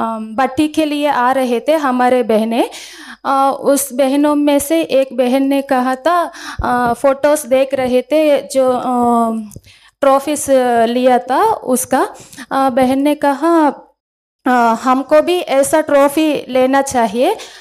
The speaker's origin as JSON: {"language": "Hindi", "region": "Andhra Pradesh", "country": "India", "second_language": "Hindi", "said": "मैं आंध्र से हूँ, मुझे हिंदी में बोलना थोड़ा मुश्किल है लेकिन बोलती हूँ."}